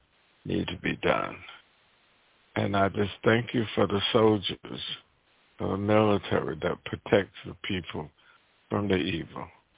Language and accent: English; North Carolina, United States; And I grew up in the South. There was not that much hatred where I grew up in North Carolina as it is now. And I'm still back in North Carolina. I'm in the western part of North Carolina.